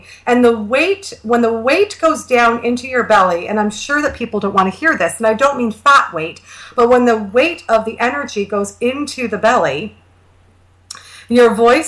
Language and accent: English; Canada; I'm Canadian, so I don't have an opinion on his politics.